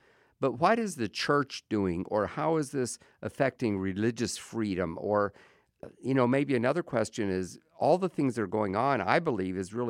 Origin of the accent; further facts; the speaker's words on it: United States; do all kinds of things that seemed kind of interesting to me as an American